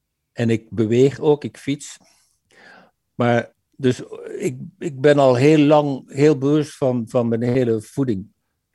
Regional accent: Flanders, Belgium; now in California, United States; Ik ben geboren in België, ik ben Vlaming. Ik woon sinds 1995 in Californië.

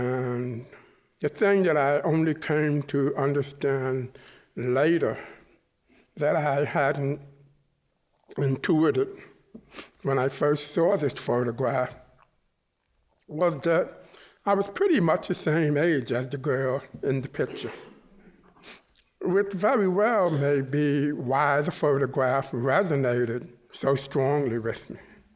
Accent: New York, United States; the church that I grew up in New York.

